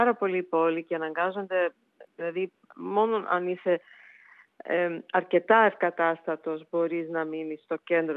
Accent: New York, United States; moved away as an adult; also born or lived in Thessaloniki; Είναι τραγούδια με τα οποία εγώ μεγάλωσα στη Νέα Υόρκη, γιατί γεννήθηκα εκεί και έφυγα, είχα κάνει τις σπουδές μου, ήμουνα ενήλικη πλέον όταν έφυγα από τη Νέα Υόρκη.

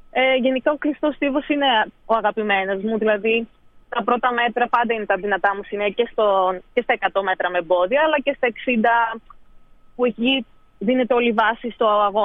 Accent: Kavala, Eastern Macedonia and Thrace, Greece; Είμαι από την Καβάλα καταγωγή.

